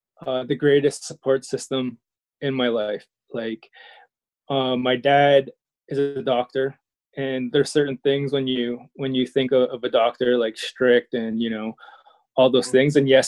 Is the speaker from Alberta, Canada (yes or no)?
no; Toronto, Ontario, Canada; born there; Yeah, I was born in Toronto.